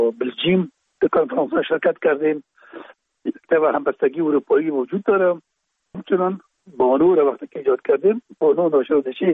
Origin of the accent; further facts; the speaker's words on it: Kabul, Afghanistan; اونجا در شهید کابل به دنیا آمده و اونجا مکتب خواندیم تا زمانی که تا صنف 12 را که در مکاتب ابتدایی خواندیم.